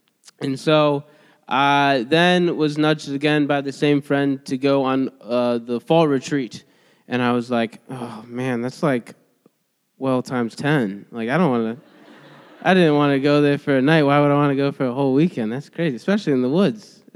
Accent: Mansfield, Ohio, United States; born there; So in like 1995, I was born in Mansfield

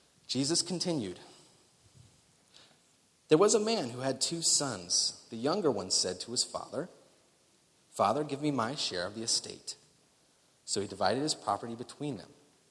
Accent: Appalachia, United States; Parenthetically, just as a reminder, I come from Appalachia.

